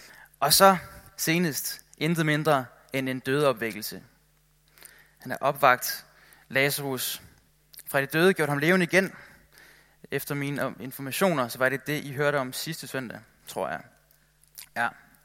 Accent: Capital Region of Denmark, Denmark; now in Copenhagen, Denmark; Jeg kommer oprindeligt fra Bornholm. Jeg flyttede til København her i sommer, og jeg startede på Dansk Bibelinstitut, hvor jeg læser teologi.

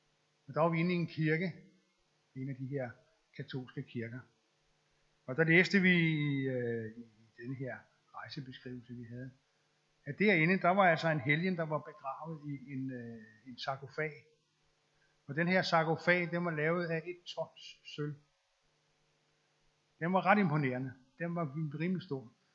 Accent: Jutland, Denmark; Og nu, jeg kommer jo fra Jylland, som I jo nok ved

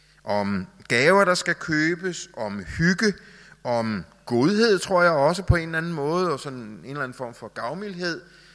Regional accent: Rødovre, Capital Region of Denmark, Denmark; Jeg er vokset op i Rødovre, som ikke ligger så langt herfra

